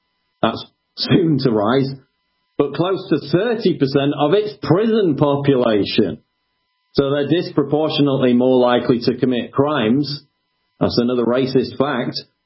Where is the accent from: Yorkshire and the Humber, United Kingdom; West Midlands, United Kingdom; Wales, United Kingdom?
Yorkshire and the Humber, United Kingdom; Sheffield; In Sheffield, my hometown in England